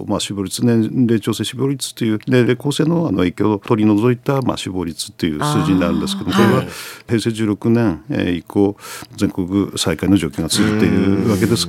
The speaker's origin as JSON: {"language": "Japanese", "town": "Kuroishi", "region": "Aomori", "country": "Japan", "tie": "born or raised there", "said": "黒石の生まれ育ちになりますね。"}